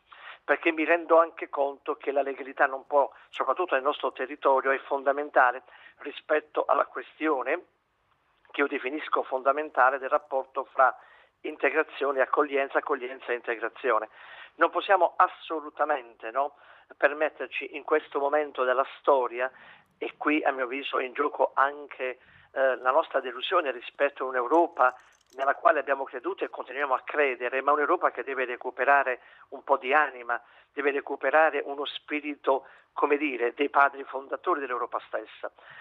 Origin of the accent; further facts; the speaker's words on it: Apulia, Italy; Io sono e vengo dalla Puglia, vengo da quella zona